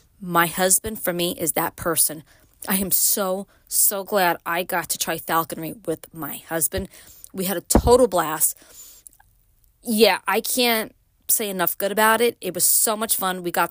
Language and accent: English; Brooklyn, New York, United States; moved away; And if you want to know what it was like for me growing up in Brooklyn and then moving to upstate, the Brooklyn Upstate book is for you.